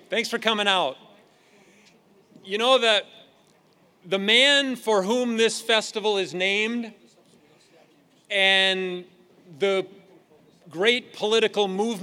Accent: Wisconsin, United States; because I grew up on a dairy farm. I was raised in Clark County.

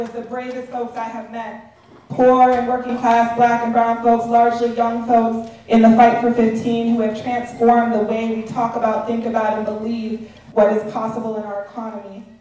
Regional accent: Wisconsin, United States; I grew up in Wisconsin. I cut my teeth in union political labor organizing.

